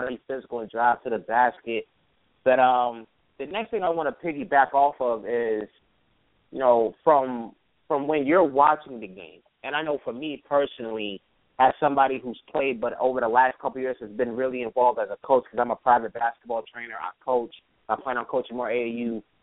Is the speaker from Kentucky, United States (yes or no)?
no; New York, United States; you know, I'm from New York, so for me, growing up playing ball at a very young age, and even now, everything goes back to the playground